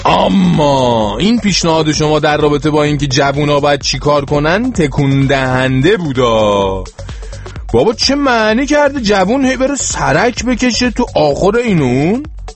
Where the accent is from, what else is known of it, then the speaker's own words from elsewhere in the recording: Iran; از جمله بنده که اینجا نشستم ایرانی هستم و همیشه وطنم رو دوست دارم، ایران رو دوست دارم